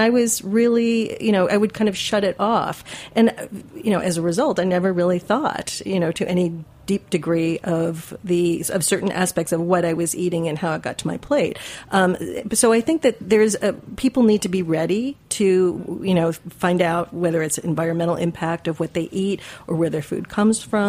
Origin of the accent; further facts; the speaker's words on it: Midwest, United States; I grew up in the Midwest, as I understand you did too